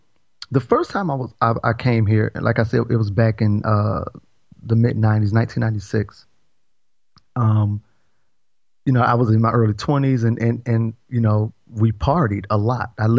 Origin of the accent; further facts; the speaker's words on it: Georgia, United States; also born or lived in Milwaukee, Wisconsin; I mean, even though I'm from Georgia, a lot of my childhood was in Milwaukee. So I was already used to the snow.